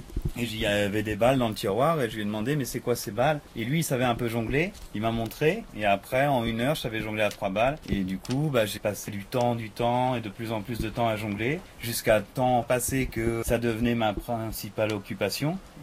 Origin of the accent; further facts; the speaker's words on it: France; moved away as an adult; Moi, je savais parler français. Je suis français au départ.